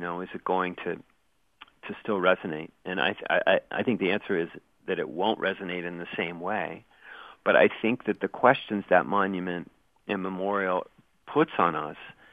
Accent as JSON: {"language": "English", "region": "Massachusetts", "country": "United States", "said": "Massachusetts accent that we all love around here. I'm from Cape Cod."}